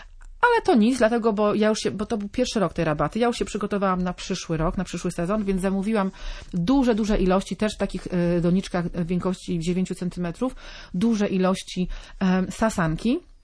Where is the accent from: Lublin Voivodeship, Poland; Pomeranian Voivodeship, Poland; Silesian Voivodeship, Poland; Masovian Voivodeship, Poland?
Pomeranian Voivodeship, Poland; jak to się mówi u nas na Kaszubach, przyszła ściółka. I to była ściółka z kompostowni od nas, z Szadułek.